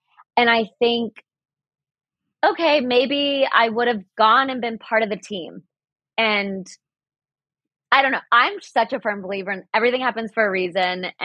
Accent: Dallas, Texas, United States; So funny because growing up in Dallas, like I only applied to one school.

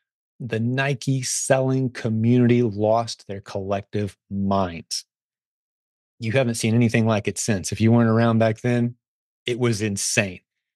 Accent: Canada; now in United States; And I will tell you this as a Canadian too, okay?

